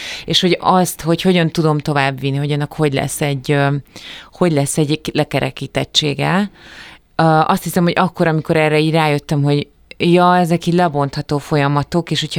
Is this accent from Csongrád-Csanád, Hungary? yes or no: yes; Hódmezővásárhely, Csongrád-Csanád, Hungary; Ugye Szegeden jártam, azért az már Hódmezővásárhelyhez képest, ahol fölnőttem, már egy komolyabb program kínálattal rendelkezett. Bár én nagyon sok időt voltam Budapesten, mert az anyai nagymamám Budapesten élt